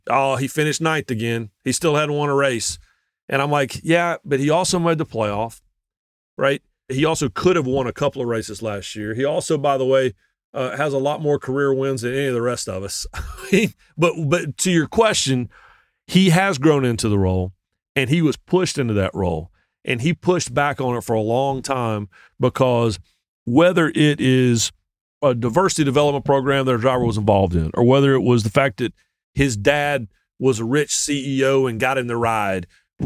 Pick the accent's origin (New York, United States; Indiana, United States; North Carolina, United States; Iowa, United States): North Carolina, United States; I grew up in Eastern North Carolina, like Michael did